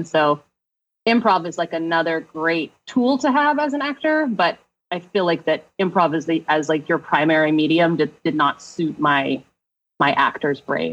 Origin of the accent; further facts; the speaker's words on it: Houston, Texas, United States; So I'm from Texas. I was born in Houston and then moved around a fair amount when I was little.